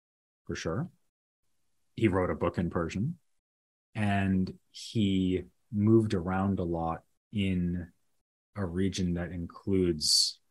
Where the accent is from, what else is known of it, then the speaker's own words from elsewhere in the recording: Massachusetts, United States; accent: Boston; But you can't really hear it anymore. My Boston accent, to the extent that I had one, has sort of vanished.